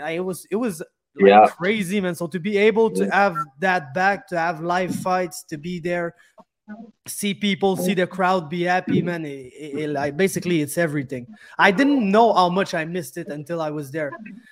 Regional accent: Quebec, Canada; You know, I'm from Quebec, so we're basically in the same shit, me and you, like restrictions wise

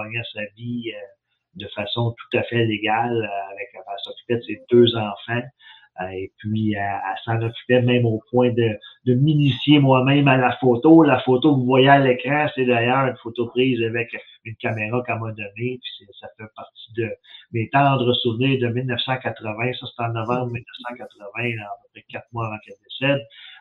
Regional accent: Longueuil, Quebec, Canada; also born or lived in Neguac, New Brunswick; je suis né à Neguac en 1967. J'ai une sœur handicapée intellectuelle qui est née en 1969 aussi à Neguac. En 1970, on est déménagé sur la rue Sainte-Hélène à Longueuil.

